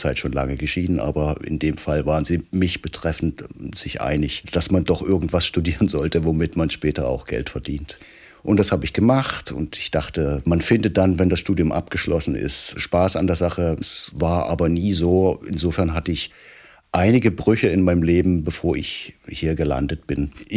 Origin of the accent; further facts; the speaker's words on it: Saxony, Germany; born there; moved away as an adult; Also ich bin in Sachsen geboren und bin nach meiner Militärzeit zu DDR-Zeiten nach Berlin gegangen, um da Wirtschaft zu studieren.